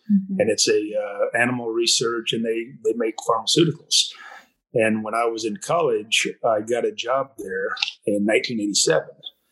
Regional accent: Nebraska, United States; But yeah, we're born and raised in Nebraska, and I've got a place up by Burwell now. So pretty much bred right here in Nebraska.

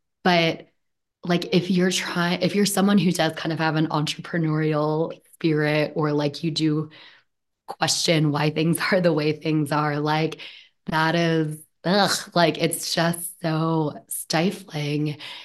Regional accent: United States; I'm an American and I'm so thankful for that.

